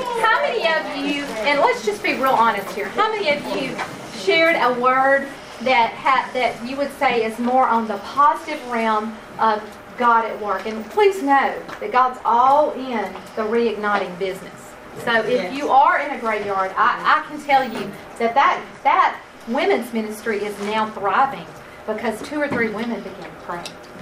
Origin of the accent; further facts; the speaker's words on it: Hawaii, United States; now in Mississippi, United States; I came to Mississippi. I'm from Hawaii.